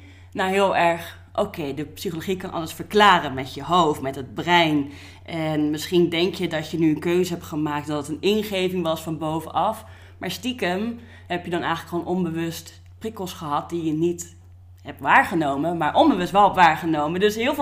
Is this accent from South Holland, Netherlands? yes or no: yes; South Holland, Netherlands; now in Nijmegen, Netherlands; Maar daarvoor kom ik dus eigenlijk uit de andere kant van het land, uit Besluis. Dus dat is bij Rotterdam in de buurt.